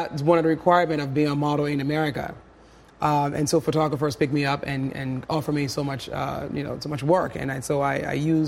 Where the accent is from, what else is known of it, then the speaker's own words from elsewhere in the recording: Liberia; I was born in Liberia in the mid-70s and lived in a countryside in the outskirts of River G.